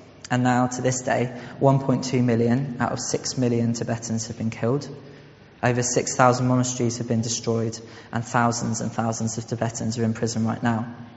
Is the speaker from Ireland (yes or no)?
no; Southampton, South East England, United Kingdom; now in England; before I came down to the Southwest, originally I'm from Southampton